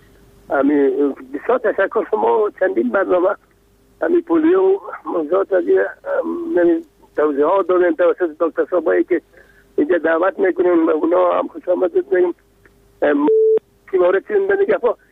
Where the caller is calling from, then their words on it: Kabul, Afghanistan; از کابل هستم،